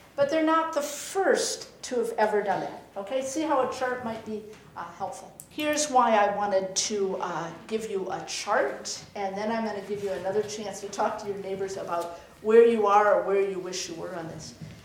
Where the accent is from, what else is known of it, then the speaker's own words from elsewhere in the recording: Midwest, United States; I grew up in the Midwest and we always thought out east maybe people had figured out democracy and the whole community together.